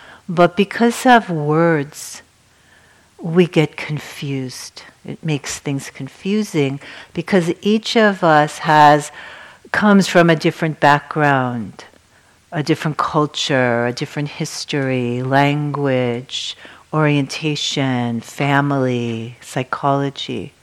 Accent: New York, United States; And also I grew up in New York. I didn't know anything about surfing.

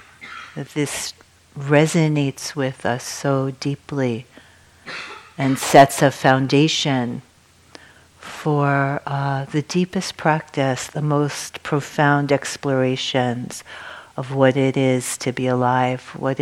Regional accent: New York, United States; And also I grew up in New York. I didn't know anything about surfing.

